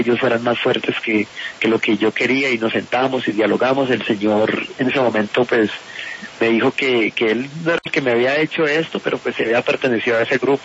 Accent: Colombia; realmente somos colombianos, nos queremos

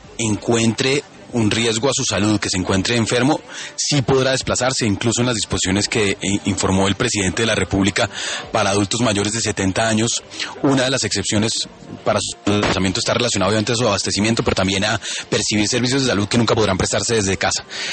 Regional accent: Bogotá, Colombia; como bogotanos

